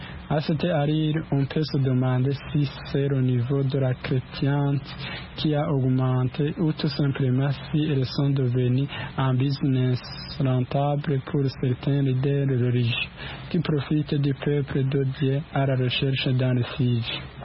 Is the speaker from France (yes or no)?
no; Burundi; Chez nous, au Burundi